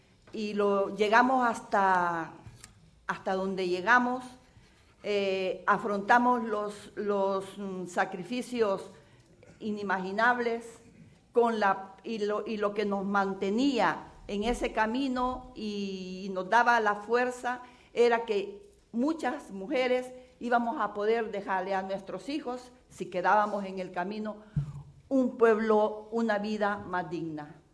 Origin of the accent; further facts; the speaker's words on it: El Salvador; Yo, en nombre de mi pueblo, quiero agradecerles mucho ese corazón grande que tienen, que yo lo sé que en su momento se volcaron en solidaridad por el Salvador.